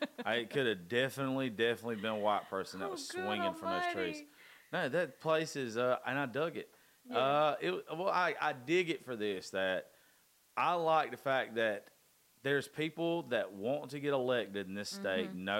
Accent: Georgia, United States; Like, I grew up in Dodge County

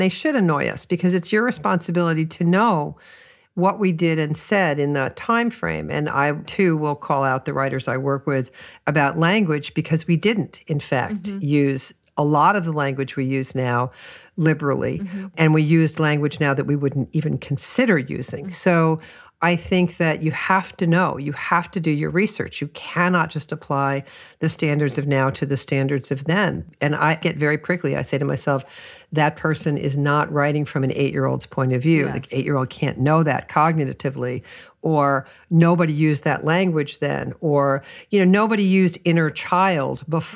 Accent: New York City, New York, United States; very different than where I grew up in New York City.

